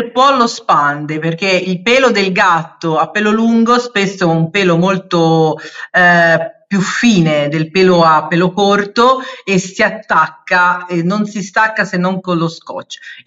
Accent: Pisa, Tuscany, Italy; now in Florence, Italy; sono pisana, con la S detta così, no pisana, perché pisano lo dicono i fiorentini, quindi io sono pisana.

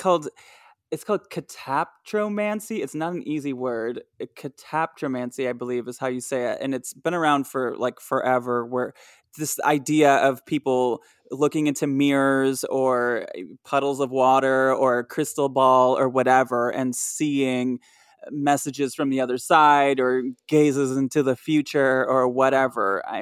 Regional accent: Grand Rapids, Michigan, United States; I actually, where I grew up in Michigan, we had a vanishing hitchhiker kind of ghost, a witch that ate a witch. In an area of Grand Rapids, Michigan.

